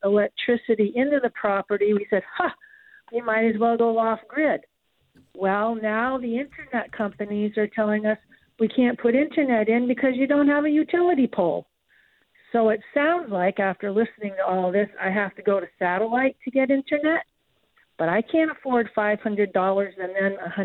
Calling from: St. George, Maine, United States; I'm not far from Owlshead, so I have terrible service also.

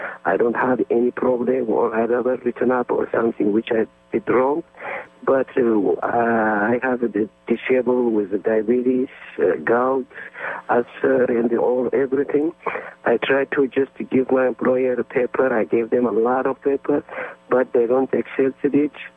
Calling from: San Francisco, California, United States; Yeah, I'm calling from San Francisco.

